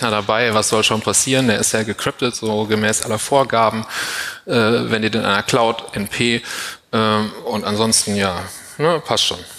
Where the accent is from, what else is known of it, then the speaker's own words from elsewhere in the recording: Hamburg, Germany; Hi, ich bin aus Hamburg.